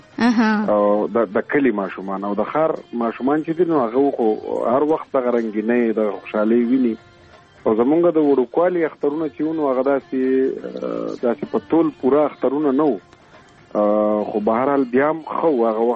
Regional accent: Khyber Pakhtunkhwa, Pakistan; مونږ خو په سوات کې په یو کلی کې اوسو

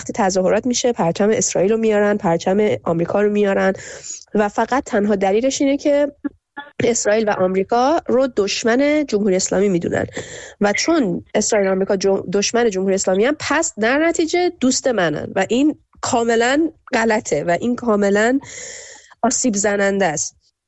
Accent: Iran; به عنوان یک ایرانی

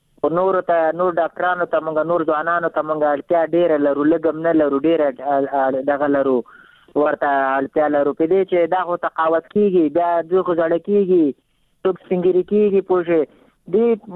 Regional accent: Afghanistan; دا خو موږ د افغانستان یو

